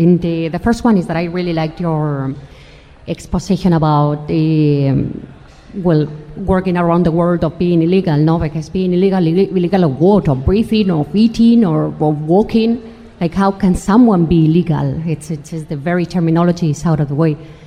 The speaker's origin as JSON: {"language": "English", "country": "Spain", "said": "No, like for example, I'm from Spain."}